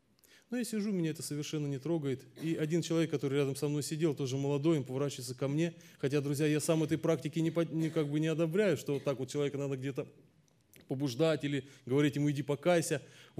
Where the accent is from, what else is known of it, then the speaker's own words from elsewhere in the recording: Astrakhan, Astrakhan Oblast, Russia; moved away; Переехали в Славянск на Кубани. Там остались мои друзья, там осталось мое детство в Астрахани.